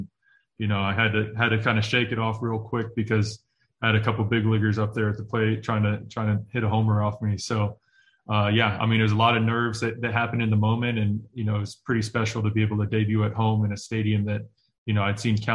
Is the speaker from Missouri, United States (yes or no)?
no; Oakland, California, United States; I grew up in Oakland, California